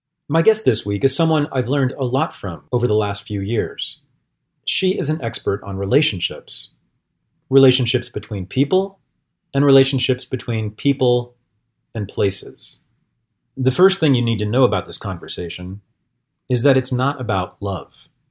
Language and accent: English; Berkeley, California, United States; which is San Francisco, which is basically my hometown. I grew up across the bay in Berkeley, as a lot of people know.